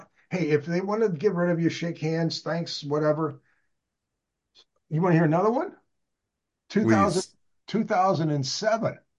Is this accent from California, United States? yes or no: no; St. Louis, Missouri, United States; but they just figured I'm from St. Louis, they can throw something out there and people would believe it.